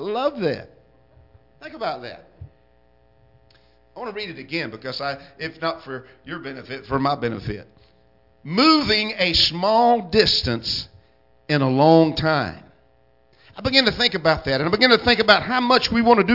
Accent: Villa Rica, Georgia, United States; I remember when you could drive across town and probably only meet five cars, because I was born and raised here in Villarica.

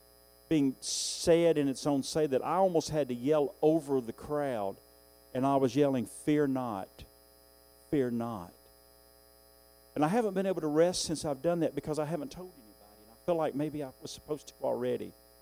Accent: the South, United States; I'm from the South, and I'm proud of it.

